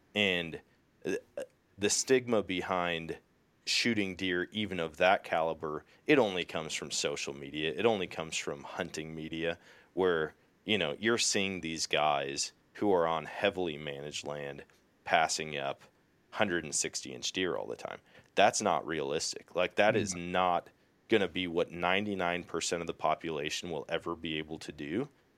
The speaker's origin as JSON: {"language": "English", "region": "Wisconsin", "country": "United States", "tie": "born or raised there", "lives_now": "Missouri, United States", "said": "When I grew up in Wisconsin hunting, 9-day rifle season, deer habits change significantly."}